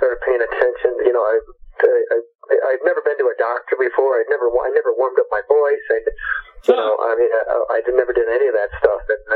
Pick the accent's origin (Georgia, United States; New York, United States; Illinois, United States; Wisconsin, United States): Illinois, United States; Naperville; I grew up in Naperville, which is a, you know, Chicago suburb.